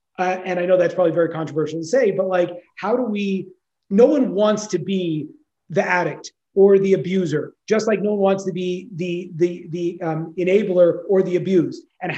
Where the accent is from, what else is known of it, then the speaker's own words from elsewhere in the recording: California, United States; I joke around the fact that I'm from the Bay Area. I grew up